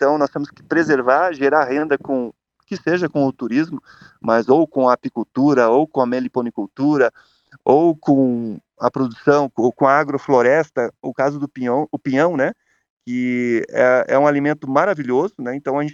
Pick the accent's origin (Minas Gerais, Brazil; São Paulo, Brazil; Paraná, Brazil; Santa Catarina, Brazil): Paraná, Brazil; Foz do Iguaçu; also born or lived in Curitiba; Eu nasci em Foz do Iguaçu, até os 12 anos eu morei dormindo no mato e sempre visitando as cataratas do Iguaçu